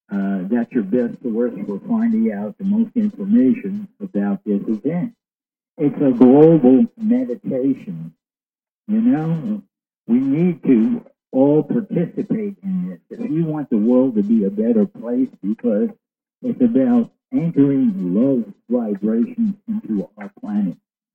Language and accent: English; New York, United States; I'm from New York.